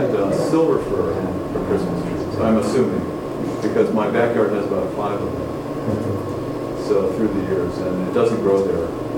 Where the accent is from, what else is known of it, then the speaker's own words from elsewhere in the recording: New England, United States; But in the east, I grew up in New England, they call it popple there.